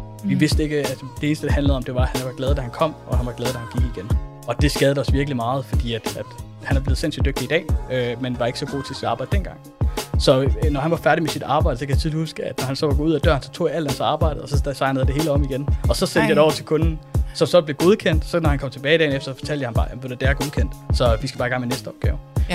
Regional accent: Sri Lanka; now in Denmark; Jeg kommer fra Sri Lanka.

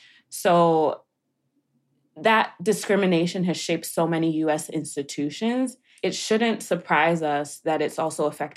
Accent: Nigeria; since I'm Nigerian, it seems like most Nigerians are doctors, lawyers, engineers.

